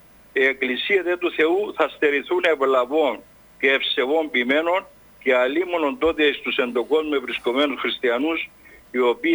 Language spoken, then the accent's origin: Greek; Limassol, Limassol District, Cyprus; από Λεμεσόν.